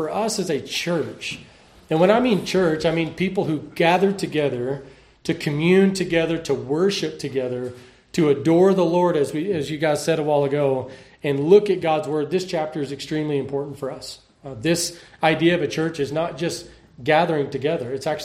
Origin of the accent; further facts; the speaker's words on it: Texas, United States; I'm originally from West Texas, a small little town outside of Abilene.